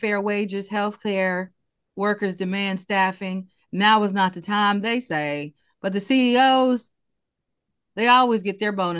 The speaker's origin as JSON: {"language": "English", "town": "Birmingham", "region": "Alabama", "country": "United States", "tie": "born or raised there", "said": "four little Black girls who were killed in 16th Street Baptist Church bombing right in Birmingham, my hometown."}